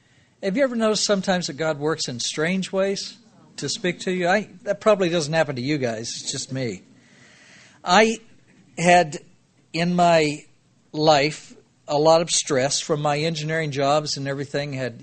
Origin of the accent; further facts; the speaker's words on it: Dallas, Texas, United States; I was born and raised in Dallas, Texas, like I said, and I was raised in a Jewish family, but they were not a religious family.